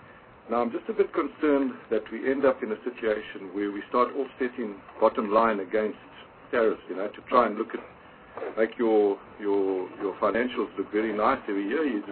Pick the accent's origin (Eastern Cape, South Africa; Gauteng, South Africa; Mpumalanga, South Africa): Eastern Cape, South Africa; East London; And I'm very grateful that you've opened up an office in East London, in my hometown, because every port should have somebody like you to be able to relate to.